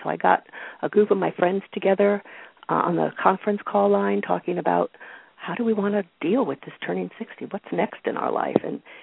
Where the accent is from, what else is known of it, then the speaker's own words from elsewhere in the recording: Pittsburgh, Pennsylvania, United States; born there; also born or lived in Connecticut / Indiana / Oakland, California; now in Brookline, United States; And I was born actually in Pittsburgh, Pennsylvania, and moved around as a kid. So I lived in Connecticut, I lived in Indiana, out in Oakland, California.